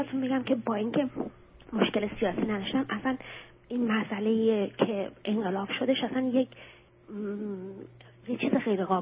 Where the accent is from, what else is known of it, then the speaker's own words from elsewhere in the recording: Iran; moved away; من سالیان خیلی زیادی میشه که از ایران اومدم بیرون،